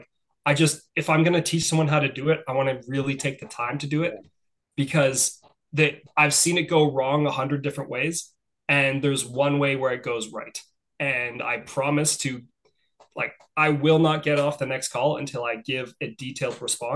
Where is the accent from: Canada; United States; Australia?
Canada; Thunder Bay, Ontario; I grew up in a place called Thunder Bay, Ontario, in Canada. It's a small city of 100,000 people, and the next closest city in each direction is at least 8 hours by car.